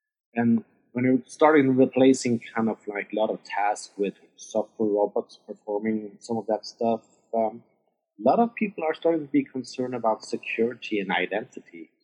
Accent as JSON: {"language": "English", "country": "Norway", "tie": "born or raised there", "second_language": "English", "moved": "as an adult", "lives_now": "San Francisco, United States", "said": "I'm born and raised in Norway"}